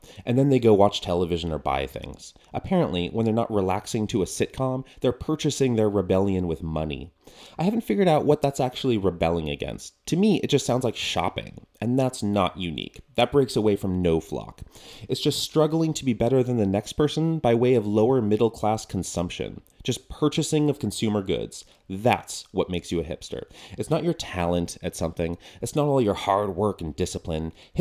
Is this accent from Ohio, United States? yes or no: no; Portland, Oregon, United States; I'm from Oregon, one of the hipster hubs of the world. The first bit of non-uterine earth I ever saw was a hospital room in Portland. That's where I was born.